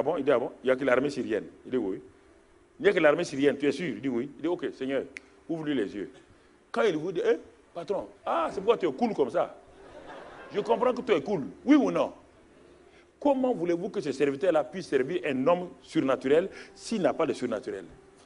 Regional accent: Burkina Faso; born there; Je suis né au Burkina, j'ai vu mon père burkinabé, je l'ai vu.

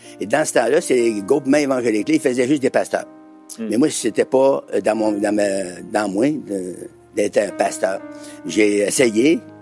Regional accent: Quebec, Canada; born there; Je suis né en Gaspésie sur une ferme et j'ai commencé à travailler très, très jeune.

